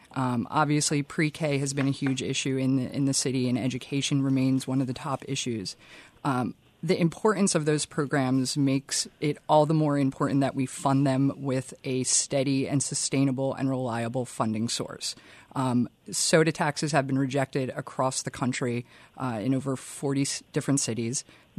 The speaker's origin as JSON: {"language": "English", "town": "Philadelphia", "region": "Pennsylvania", "country": "United States", "said": "And as a Philadelphian, like I sympathize, I understand"}